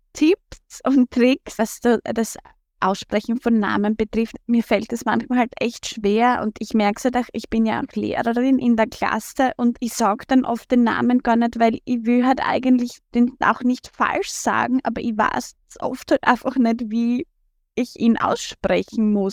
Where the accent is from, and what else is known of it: Styria, Austria; born or raised there